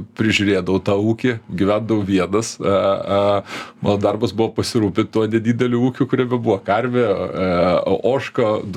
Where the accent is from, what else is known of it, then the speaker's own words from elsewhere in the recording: Radviliškis, Šiauliai County, Lithuania; born there; O gimiau aš, tai esu gimęs 77 metais, Liepos 18 dieną, gimiau Radviliškį